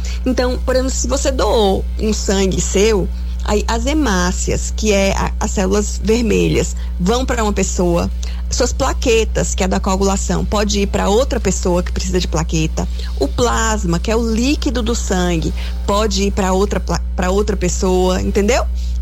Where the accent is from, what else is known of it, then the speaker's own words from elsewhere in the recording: Guanambi, Bahia, Brazil; eu falo Guanambi porque eu sou de Guanambi, então, né?